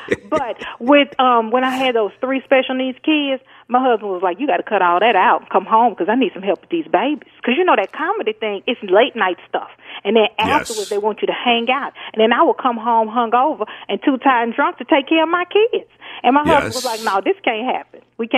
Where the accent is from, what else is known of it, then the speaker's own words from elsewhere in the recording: Texas, United States; I'm from Texas. Come on now.